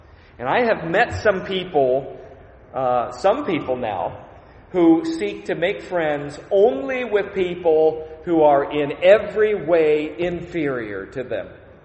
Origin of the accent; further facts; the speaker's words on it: United States; accent: American; Even my American accent, I think, got thicker.